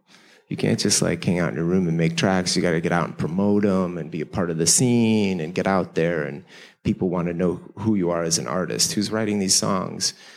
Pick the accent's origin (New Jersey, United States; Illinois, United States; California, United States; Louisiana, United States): Illinois, United States; Chicago; I was friends with all these Jewish kids growing up in Chicago.